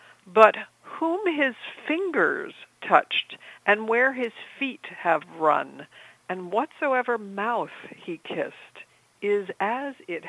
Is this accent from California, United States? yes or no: no; New Jersey, United States; I'm from New Jersey.